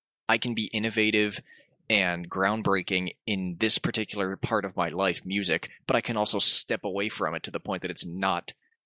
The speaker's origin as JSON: {"language": "English", "town": "Hagerstown", "region": "Maryland", "country": "United States", "tie": "born or raised there", "said": "high school is a famous weather vane of a German soldier that sits on Town Hall in Hagerstown, Maryland, my hometown."}